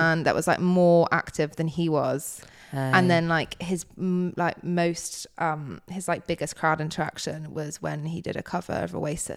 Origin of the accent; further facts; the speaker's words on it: United Kingdom; No, nappy, we're British.